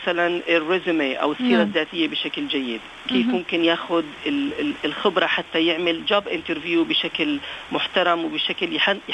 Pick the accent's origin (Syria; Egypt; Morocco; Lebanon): Syria; now in Australia; اللي ميزنا نحن كمكتب للسوريين انه نحن سوريين واهل البلد